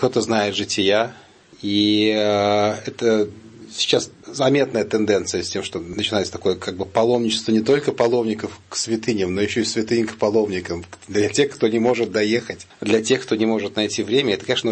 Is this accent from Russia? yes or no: yes; Russia; now in United Kingdom; Я человек, приехавший из России 4 года назад